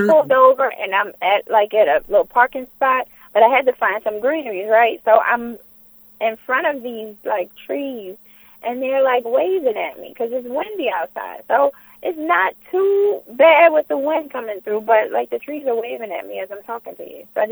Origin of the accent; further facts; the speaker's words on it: New Orleans, Louisiana, United States; I am from New Orleans. Single-parent home, but I knew my father.